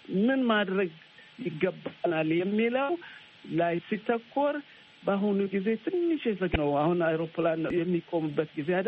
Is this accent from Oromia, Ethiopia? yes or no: yes; Adama, Oromia, Ethiopia; ድሮ እኔ ሰፈሬ አዳማ ልጅ ነኝ።